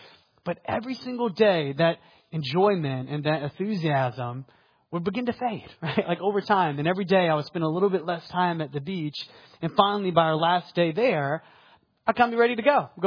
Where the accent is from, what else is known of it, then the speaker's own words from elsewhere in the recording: Atlanta, Georgia, United States; So I grew up in the Atlanta area. And one of my favorite things to do every single year was to go to the beach.